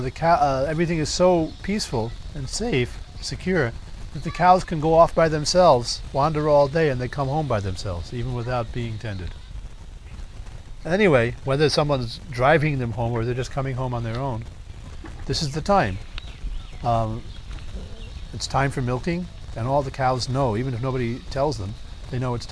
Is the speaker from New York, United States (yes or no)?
yes; New York City, New York, United States; So I was brought up in New York City. So, you know, the soot-covered streets, you know, the giant skyscrapers and bustling crowds, this is what I'm used to.